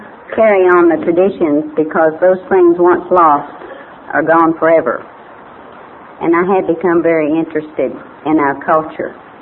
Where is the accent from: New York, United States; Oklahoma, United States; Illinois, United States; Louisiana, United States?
Oklahoma, United States